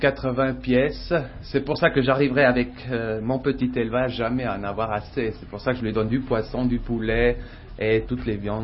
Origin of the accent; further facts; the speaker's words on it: Bern, Switzerland; Je suis neuchâtelois de ma famille, mais j'ai fait toutes mes écoles à Berne.